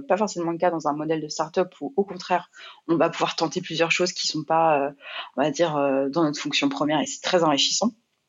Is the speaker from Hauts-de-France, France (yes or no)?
no; Angers, Pays de la Loire, France; J'ai commencé assez jeune en alternance à Angers. Je suis originaire d'Angers.